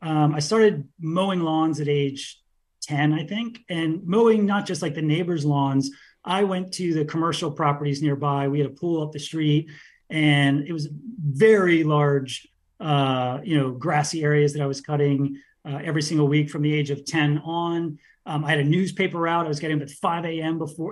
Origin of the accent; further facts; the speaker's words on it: Washington, District of Columbia, United States; now in San Diego, United States; San Diego. I grew up in Washington, D.C., just moved to San Diego a couple of years ago and moved for the weather.